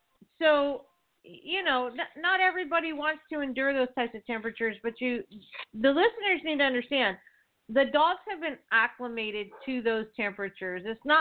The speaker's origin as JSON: {"language": "English", "region": "California", "country": "United States", "said": "So I hate it myself, but you know I'm from California, so."}